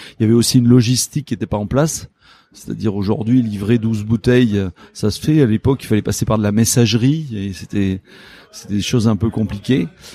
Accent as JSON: {"language": "French", "region": "Nouvelle-Aquitaine", "country": "France", "said": "alors moi je suis originaire de Gironde. J'ai vécu à La Réole, donc pas très loin du domaine."}